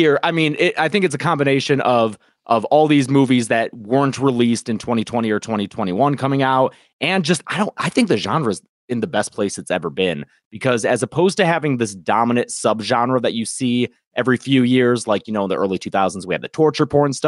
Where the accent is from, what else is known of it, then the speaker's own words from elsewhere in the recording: Detroit, Michigan, United States; I'm from Michigan, the Detroit area. So we feel like honorary Canucks sometimes.